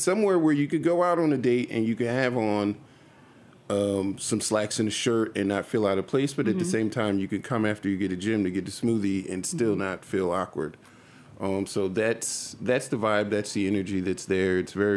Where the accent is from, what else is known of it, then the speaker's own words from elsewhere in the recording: United States; am and have grown up in America, right? As many times as I've gone back, as many summers as I've spent, I'm still an American. So then I'm an American with Caribbean roots